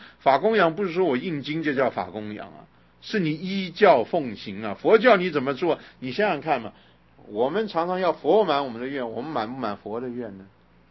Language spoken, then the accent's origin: Chinese; China; 是我们中国人乱用的啊